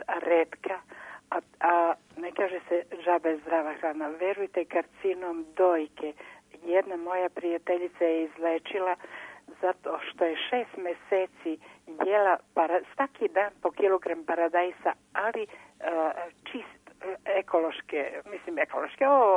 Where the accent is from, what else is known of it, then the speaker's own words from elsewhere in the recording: Pristina, Pristina District, Kosovo; moved away; Ja sam rodom iz Prištine, a mi smo pobegli iz Prištine kad je Tito po Titovim režimom, jer nismo mogli tamo da živimo.